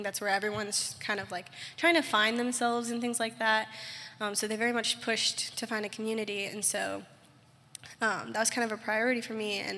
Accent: Thomasville, North Carolina, United States; I'm from Thomasville, North Carolina. It's about an hour north of here.

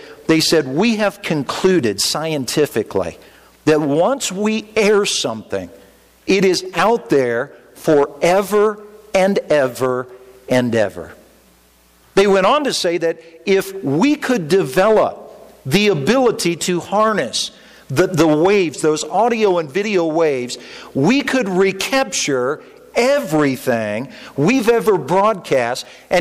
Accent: Indiana, United States; I grew up in Indiana, and when we talked about the boat had its rudder.

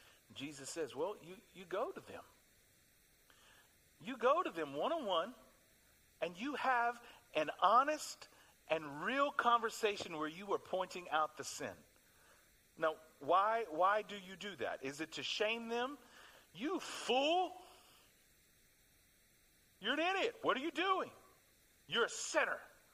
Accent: Texas, United States; And second of all, my hometown is 3 hours away from Waco, Texas.

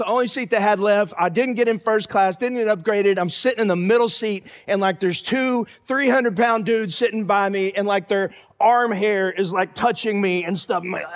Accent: Texas, United States; I say y'all a lot. I'm from Texas. I apologize.

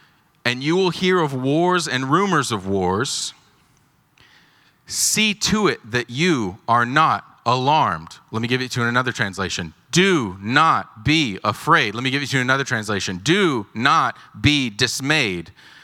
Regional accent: Lubbock, Texas, United States; I'm like, I don't, you know, I'm from Lubbock. I'm like, there's no traffic in Lubbock.

